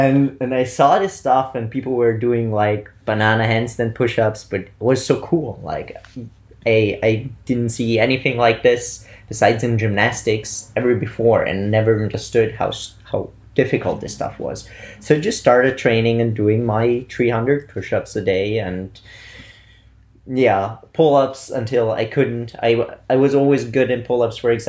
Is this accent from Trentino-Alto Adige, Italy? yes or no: yes; Bolzano, Trentino-Alto Adige, Italy; moved away as an adult; now in Vienna, Austria; Started studying in Vienna. I'm actually from Italy, originating from Bolzano.